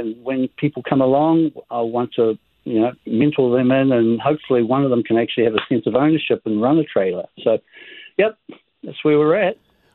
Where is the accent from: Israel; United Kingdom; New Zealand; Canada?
New Zealand; now in United States; where are you from? I'm from New Zealand.